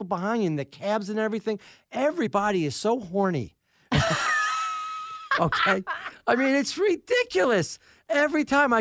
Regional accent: New York City, New York, United States; I'm from Staten Island

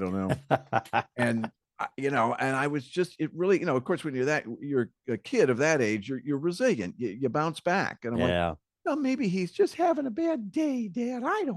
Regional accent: Connecticut, United States; It started when I was growing up in Connecticut as a Fran Tarkenton fan

